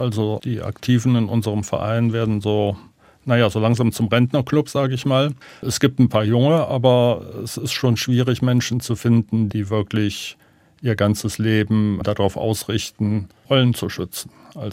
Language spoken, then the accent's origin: German; Bonn, North Rhine-Westphalia, Germany; also ich komme aus Bonn und die Eifel ist da nicht weit.